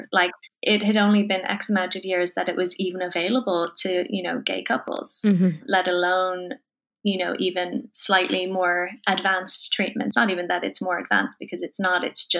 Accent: Dublin, Leinster, Ireland; I'm from Dublin.

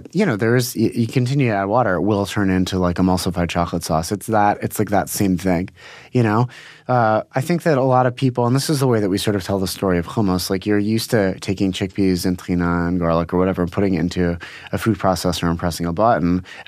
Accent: Pittsburgh, Pennsylvania, United States; also born or lived in Israel; I was born in Israel, grew up in Pittsburgh, moved back to Israel, moved back to Pittsburgh, attempted college, went back to Israel, and then back to the States.

